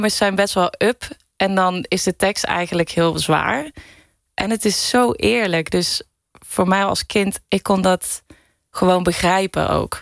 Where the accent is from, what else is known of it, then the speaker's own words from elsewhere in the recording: North Brabant, Netherlands; ik kom uit een gezin van 5 in Brabant. En het is een heel klein stadje.